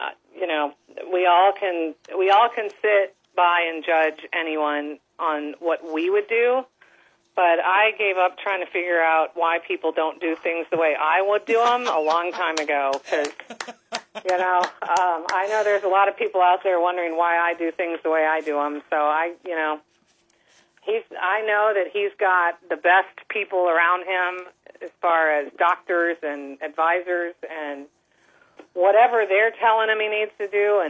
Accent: Chicago, Illinois, United States; I grew up in Chicago, and I moved down here to Florida, and I bought my house.

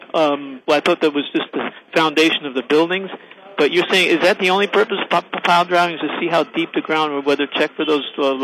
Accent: New York, United States; And I'm from New York, where you don't have to worry about the Manhattan, you know.

